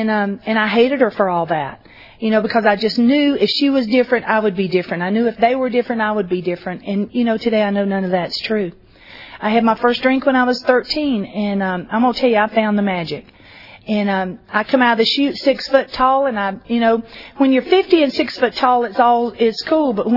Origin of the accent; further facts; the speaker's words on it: Georgia, United States; accent: Georgia; now in Idaho, United States; You know, my accent is not from Idaho; it is from Georgia. Me and my husband moved there about 6 years ago, so if I talk funny, that's why.